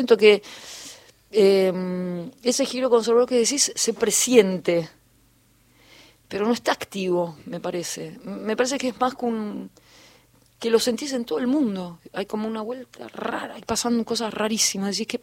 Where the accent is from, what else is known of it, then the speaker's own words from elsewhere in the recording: Argentina; Como somos argentinos, estamos acostumbrados a arreglarnos.